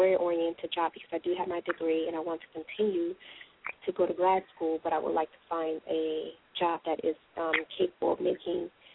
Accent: Maryland, United States; Thank you for taking my call. And I'm from Maryland.

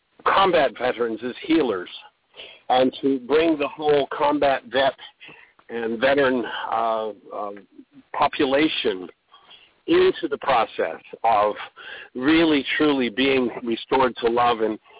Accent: Canada; moved away; I was born and raised in Canada, where we had a significant amount of liberty. I, about 35 years ago, found out there was a place they had no winter, and I moved south

